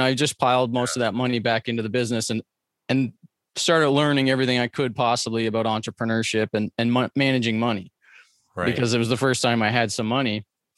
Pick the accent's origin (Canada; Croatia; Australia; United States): Canada; East Coast; I grew up on the East Coast of Canada in poverty. So we were on welfare, and I was living in government housing and stuff like that. I moved around like 20 times and went to like 8 different schools. And I was in the Mormon religion